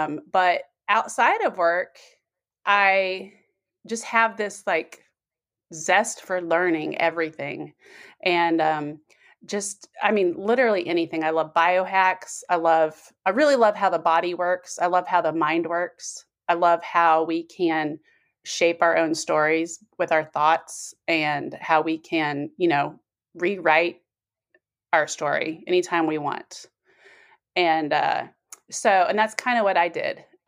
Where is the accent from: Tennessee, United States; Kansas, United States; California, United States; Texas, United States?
Kansas, United States; also born or lived in Colorado; now in Alabama, United States; I am from Midwest United States. I grew up in Kansas, I moved to Colorado, and then I moved to Alabama in 2014.